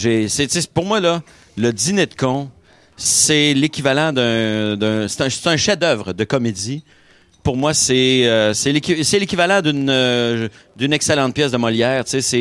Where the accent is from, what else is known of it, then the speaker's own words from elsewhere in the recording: Quebec, Canada; on est des Québécois dans cette pièce-là.